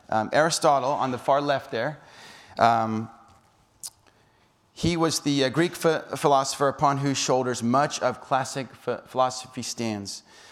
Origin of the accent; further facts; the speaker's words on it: South Africa; I'm growing up in South Africa.